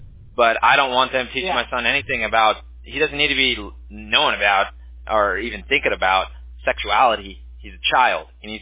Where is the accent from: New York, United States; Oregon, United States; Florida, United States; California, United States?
California, United States; Huntington Beach; also born or lived in Bay Area; now in Newport Beach, United States; So I grew up a Huntington Beach native, but we're in Newport Beach in Southern California now. So I grew up in Huntington, and then I lived in the Bay.